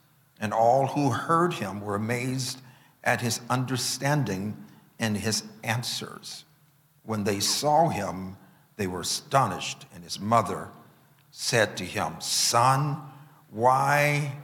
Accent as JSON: {"language": "English", "region": "California", "country": "United States", "said": "I'm from Cali. I'm not eating no moose burgers."}